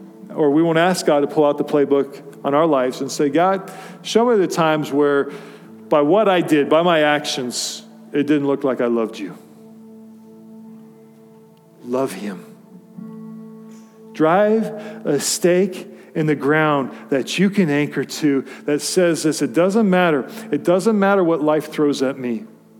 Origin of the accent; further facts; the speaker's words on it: Colorado, United States; I grew up in Colorado. I'd never been to the Olympic Training Center.